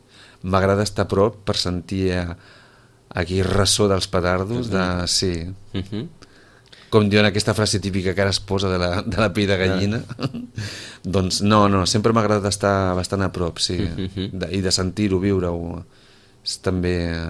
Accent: Barcelona, Catalonia, Spain; Jo sóc del Poble Sec

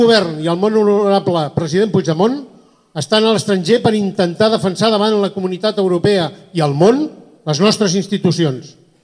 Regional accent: Catalonia, Spain; d'una part dels seus ciutadans europeus, que som els catalans

